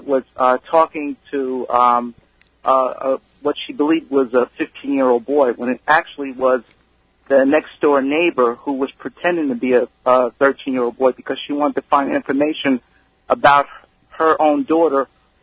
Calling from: Long Island, New York, United States; I'm calling from Long Island.

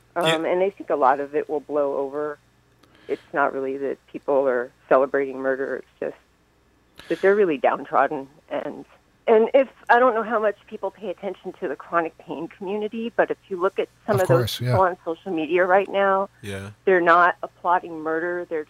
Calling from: Pennsylvania, United States; I'm calling from Pennsylvania.

